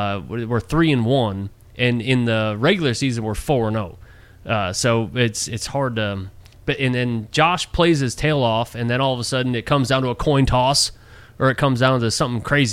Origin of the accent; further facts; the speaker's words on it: New York, United States; And I come originally from upstate New York, just on the border of Pennsylvania and New York, and raced up there for my entire life. My family is from up there.